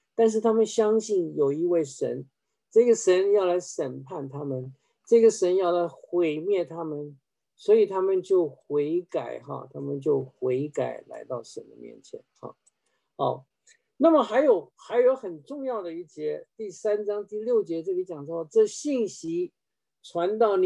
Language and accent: Chinese; China; 我们中国人说披麻戴孝